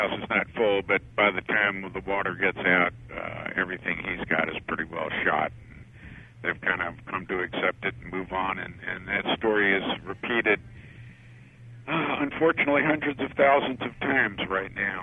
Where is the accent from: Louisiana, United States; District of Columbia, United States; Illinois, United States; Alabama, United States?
Louisiana, United States; New Orleans; I grew up in New Orleans, and a large portion of the area that is flooded out in Jefferson Parish